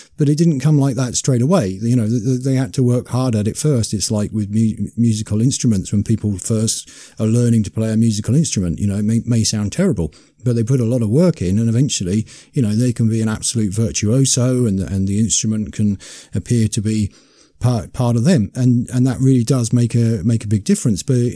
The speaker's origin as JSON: {"language": "English", "country": "United Kingdom", "said": "in particular being a British nationalist myself, is Mark Collett. I mean, we don't really have anyone else in Britain of his stature"}